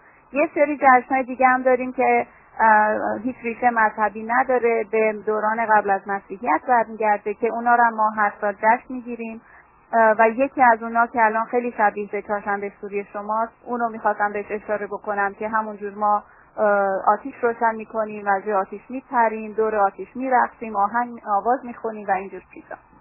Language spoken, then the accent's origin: Persian; Tehran, Tehran Province, Iran; now in Providence, United States; در تهران متولد شدم و تحصیلاتم رو تا مقطع فوق لیسانس در تهران انجام دادم و الانم دارم تحصیلات دوره دکترام رو در دانشگاه براون در پراویدنس ادامه میدم.